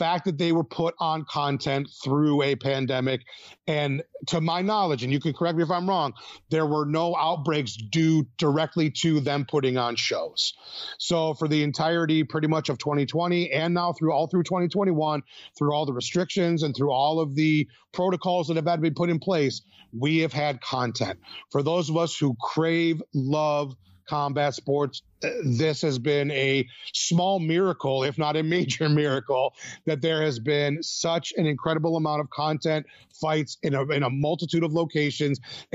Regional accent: Detroit, Michigan, United States; You know, I'm from Detroit.

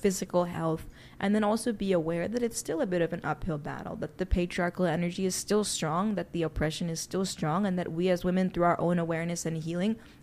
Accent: New York City, New York, United States; We grew up in the Upper East Side of Manhattan. We grew up in Eleanor Roosevelt's townhouse.

